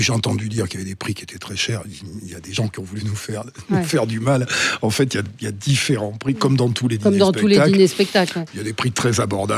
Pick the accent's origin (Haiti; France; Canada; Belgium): France; Rocamadour, Occitanie; vers chez moi, à Rocamadour